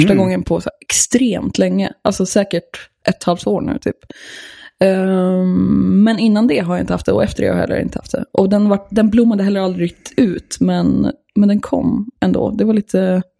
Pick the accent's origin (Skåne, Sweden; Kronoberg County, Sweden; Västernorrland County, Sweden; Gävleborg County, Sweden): Västernorrland County, Sweden; Sollefteå; born there; BB i Sollefteå. Mm. Där föddes jag.